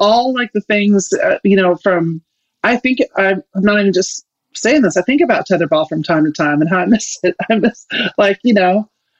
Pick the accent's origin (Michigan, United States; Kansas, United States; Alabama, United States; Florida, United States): Kansas, United States; I grew up in Kansas, right? I'm the youngest of six.